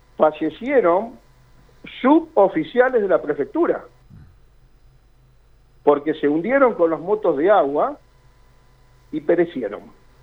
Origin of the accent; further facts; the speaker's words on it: Argentina; somos realmente los argentinos muy asiduos a esto